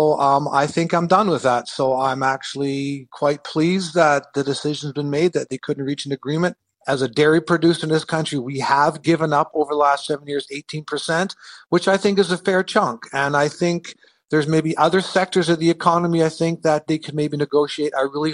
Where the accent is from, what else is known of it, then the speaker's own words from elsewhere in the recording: Canada; as a Canadian dairy farmer